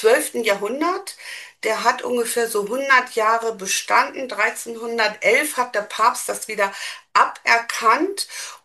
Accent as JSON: {"language": "German", "region": "Hamburg", "country": "Germany", "said": "Ich bin Hamburgerin, aber ich wohne nicht mehr in Hamburg. Ich wohne ein bisschen außerhalb."}